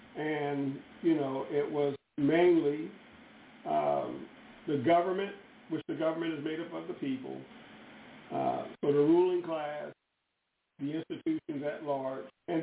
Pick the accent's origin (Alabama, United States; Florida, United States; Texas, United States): Alabama, United States; Birmingham; As I said, I grew up in Birmingham, Alabama, part-time, and my best friend there was white.